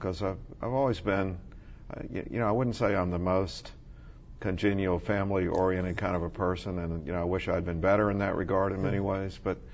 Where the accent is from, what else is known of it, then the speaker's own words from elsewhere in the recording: Anderson, South Carolina, United States; born there; now in Charleston, United States; So I was born in Anderson, South Carolina, because there wasn't a hospital in Clemson where my dad was on the faculty at Clemson in the architecture school.